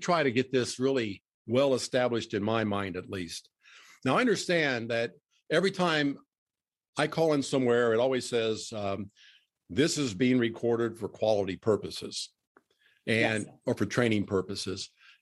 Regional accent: Indianapolis, Indiana, United States; Today, we take our virtual podcast to the heartland of America, to my hometown of Indianapolis.

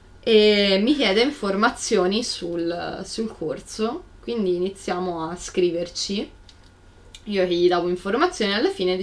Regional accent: Tuscany, Italy; io sono toscana e lei è veneta

